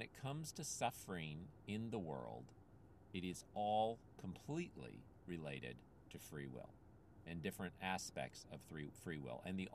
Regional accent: Philippines; now in United States; I grew up in the Philippines, where many families have many children.

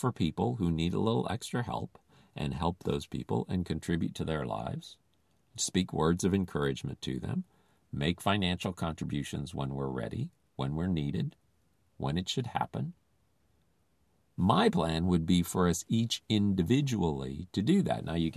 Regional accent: Philippines; Except I grew up in the Philippines. And I saw people who were desperately poor.

